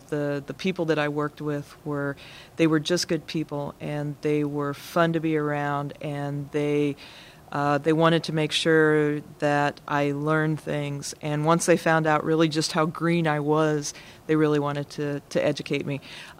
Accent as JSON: {"language": "English", "region": "Wyoming", "country": "United States", "tie": "born or raised there", "said": "I grew up in Wyoming, and I grew up around oil fields."}